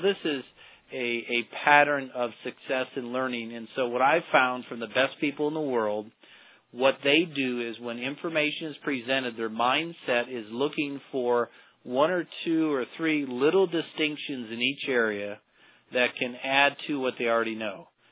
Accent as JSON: {"language": "English", "region": "Minnesota", "country": "United States", "moved": "yes", "lives_now": "Las Vegas, United States", "said": "I'm originally from Minnesota, so I've been in Vegas here for about 15 years"}